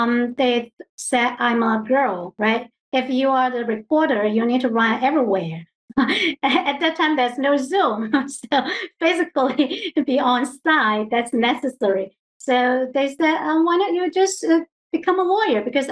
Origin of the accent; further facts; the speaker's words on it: Guangzhou, Guangdong, China; moved away as an adult; now in United States; I was born and raised in China, in Canton, Guangdong. That's how you say that in my bio intro. And I went to college in Guangdong, of course.